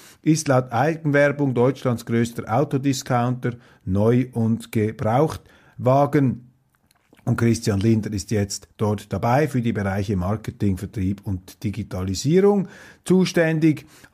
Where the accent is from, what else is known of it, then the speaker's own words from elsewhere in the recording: Switzerland; so hindert mich das nicht daran, als Schweizer mit der Türkei sachliche Beziehungen anzustreben zum gegenseitigen Nutzen.